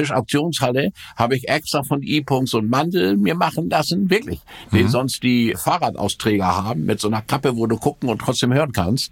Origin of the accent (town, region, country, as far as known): Stade, Lower Saxony, Germany; born or raised there